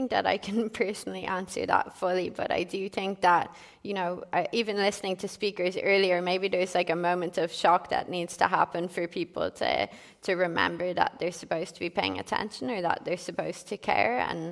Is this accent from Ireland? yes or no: yes; Ireland; And I mean, I'm Irish, like we're still in the EU